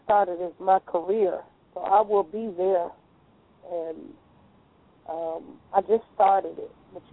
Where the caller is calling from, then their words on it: Chicago, Illinois, United States; I'm calling from Chicago.